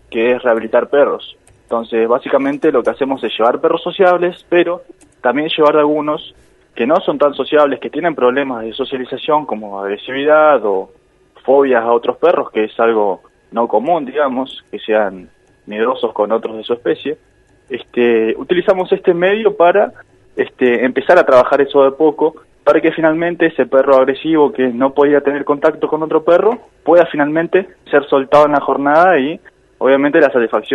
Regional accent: Esquel, Chubut, Argentina; Que acá en Esquel, viste, yo soy nativo de acá, nacido y criado

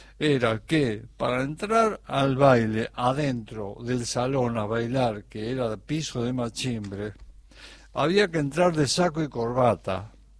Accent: Alsina, Buenos Aires Province, Argentina; Bueno, yo soy nacido en Alsina, partido de Baradero, y criado a los chacareros en el paraje La Paloma

